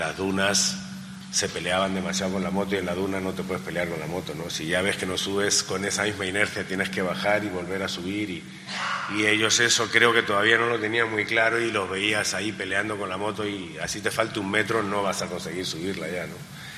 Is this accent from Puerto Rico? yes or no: no; Peru; Y como piloto peruano, los medios pues te seguían